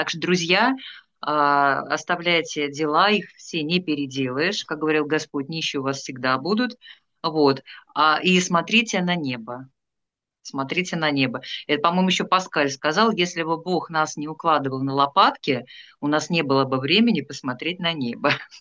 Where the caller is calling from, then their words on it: Volsk, Saratov Oblast, Russia; я сейчас вещаю из Вольска, у нас рядом горы есть